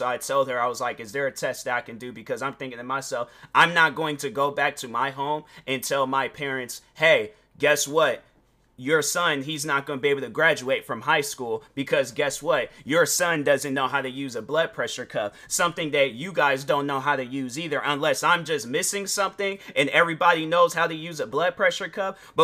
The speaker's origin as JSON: {"language": "English", "region": "Washington", "country": "United States", "said": "people that in Seattle, because I'm from Washington State"}